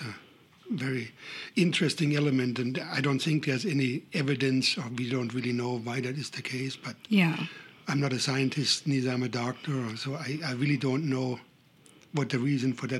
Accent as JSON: {"language": "English", "town": "Munich", "region": "Bavaria", "country": "Germany", "tie": "born or raised there", "also_born_or_lived": "Bergamo, Italy", "said": "Yeah, I grew up in Munich, Germany."}